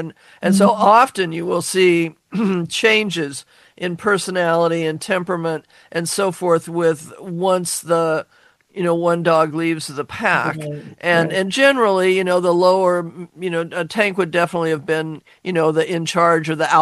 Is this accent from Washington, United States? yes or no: yes; Seattle, Washington, United States; also born or lived in Kirkland, United States; when I grew up in Seattle, after getting married, I did move over to the east side in the Kirkland area for almost 10 years.